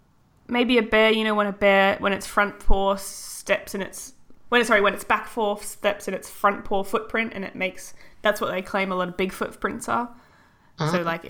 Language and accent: English; Australia; We live in Australia. I mean, we're from Australia. I've never even seen snow.